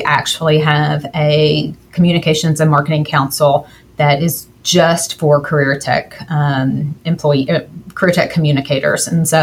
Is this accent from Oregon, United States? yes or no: no; Kentucky, United States; I grew up in Kentucky, and it was very much in the 90s, a traditional vocational system with the traditional courses.